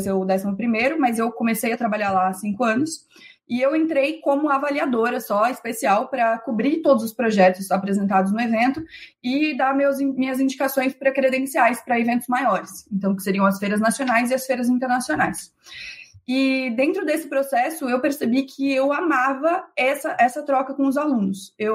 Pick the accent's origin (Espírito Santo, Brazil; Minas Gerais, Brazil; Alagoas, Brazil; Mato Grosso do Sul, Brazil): Mato Grosso do Sul, Brazil; born there; Ponta Porã, que é uma cidade do meu estado natal, de Mato Grosso do Sul, na fronteira com o Paraguai.